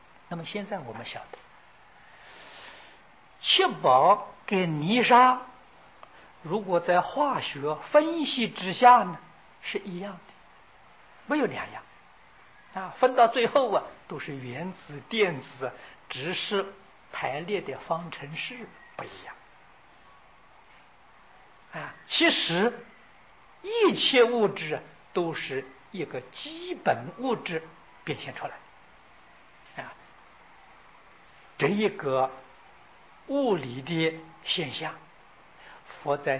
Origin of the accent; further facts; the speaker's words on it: China; 我们中国人呢讲翡翠啊，翡翠是绿色的玉